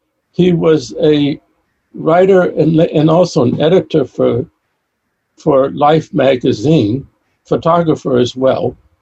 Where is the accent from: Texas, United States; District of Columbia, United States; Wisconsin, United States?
District of Columbia, United States; Washington; born there; I was born in 1941 in Washington, D.C.